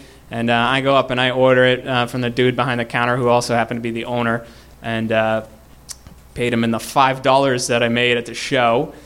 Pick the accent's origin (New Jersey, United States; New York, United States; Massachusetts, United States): Massachusetts, United States; Boston; I'm from Boston.